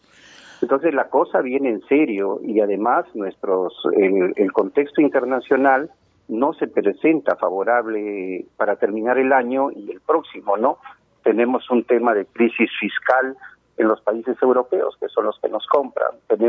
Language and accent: Spanish; Peru; Para nosotros es más fácil como peruanos ir a comprar a la tienda